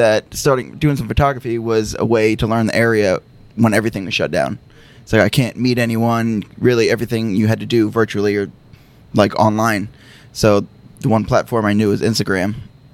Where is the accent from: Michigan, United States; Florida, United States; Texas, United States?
Florida, United States; now in Greenville, United States; I'm originally from Florida. I moved here about like 3.5 years ago now. Didn't know a soul here. Moved here with my parents. Just wanted to escape the hurricanes of Florida.